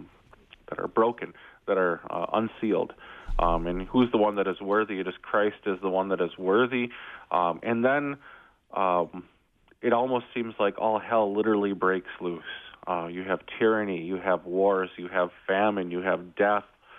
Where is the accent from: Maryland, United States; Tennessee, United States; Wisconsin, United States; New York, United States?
Wisconsin, United States; Green Bay; now in La Crescent, United States; As a cheesehead myself, I was born and raised in Green Bay. I knew where La Crosse was.